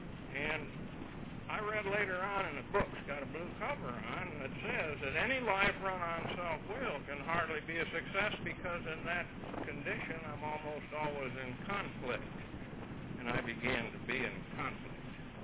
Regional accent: New York, United States; a farm in the Finger Lakes region of upstate New York.

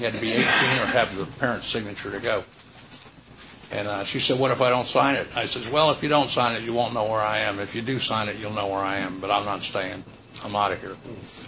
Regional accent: Leesburg, Florida, United States; This is in Lake County. I grew up in Leesburg.

